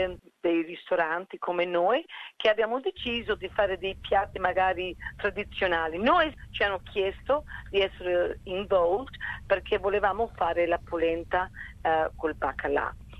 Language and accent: Italian; Veneto, Italy; now in Melbourne, Australia; non è un piatto che si trova molto qui a Melbourne, e vogliamo promuovere questo piatto perché io sono veneta.